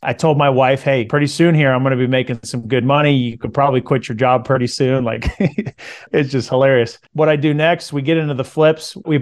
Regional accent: California, United States; So I grew up in Central California where houses are $200,000-$300,000 as median price points.

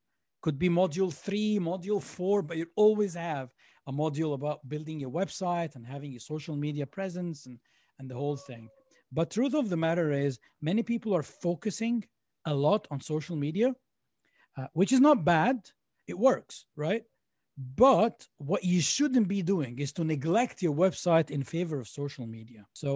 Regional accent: Egypt; now in Canada; So I'm from Egypt, for those of you originally from Egypt. So a Canadian Egyptian.

